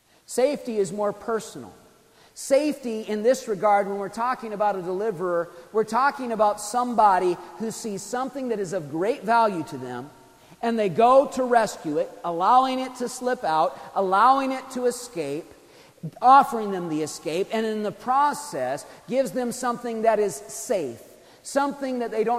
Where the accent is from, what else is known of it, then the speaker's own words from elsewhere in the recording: Oregon, United States; now in West Virginia, United States; When I was a kid, I grew up in Eastern Oregon.